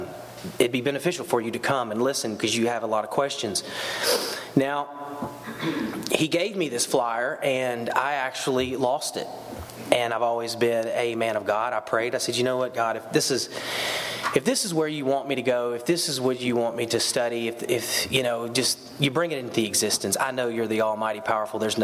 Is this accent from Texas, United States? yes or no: yes; Texas, United States; And growing up in the South in Texas, we're surrounded by churches.